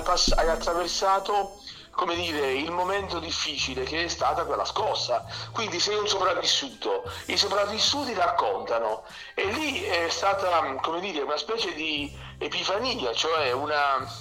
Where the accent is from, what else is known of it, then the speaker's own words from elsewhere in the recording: Basilicata, Italy; born there; nascono e hanno dei rapporti, dei fili con la Basilicata dove sono nato.